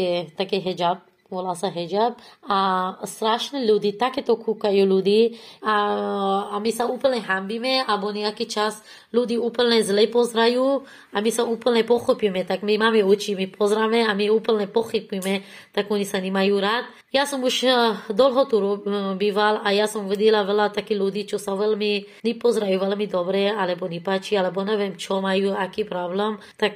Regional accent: Afghanistan; Slovak is a second language; now in Bratislava, Slovakia; Ja som z Afganistánu a ja mám rodina, áno, deti mám, muž mám a tak bývam na Bratislava.

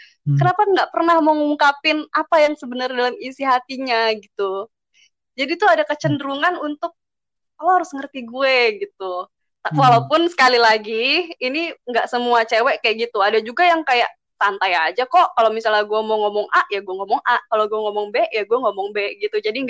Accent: Padang, West Sumatra, Indonesia; also born or lived in Jakarta; Soalnya pertama, gue asalnya dari Padang. Sebenarnya gue lama di Jakarta, cuman orang tua gue tuh asli Padang, dan sehari-hari di rumah suka pakai bahasa Padang gitu.

